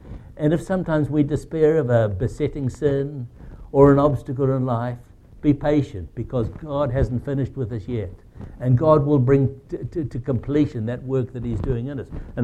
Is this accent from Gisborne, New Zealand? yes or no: yes; Gisborne, New Zealand; I come from Gisborne, New Zealand.